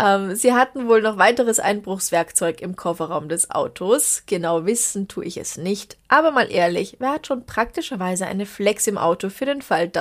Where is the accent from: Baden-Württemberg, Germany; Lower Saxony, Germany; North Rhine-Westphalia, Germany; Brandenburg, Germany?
Brandenburg, Germany; Ich habe was Kurioses, Lustiges aus meinem Heimatdorf. Es ist ein sehr kleiner Ortsteil an einer Bundesstraße im wunderschönen Brandenburg.